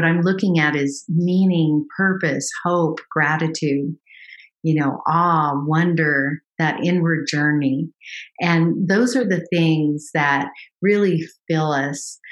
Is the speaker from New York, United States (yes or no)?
no; California, United States; So I grew up in California and worked at the local university there